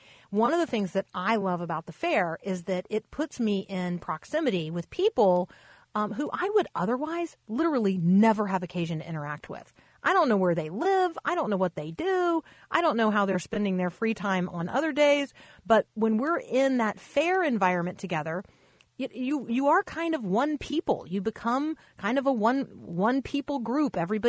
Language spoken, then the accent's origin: English; Florida, United States; I grew up in Florida, and the state fair was fun